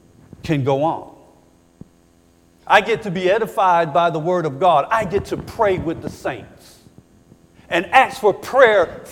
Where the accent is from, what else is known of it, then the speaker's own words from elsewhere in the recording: Syracuse, New York, United States; I'm from Syracuse.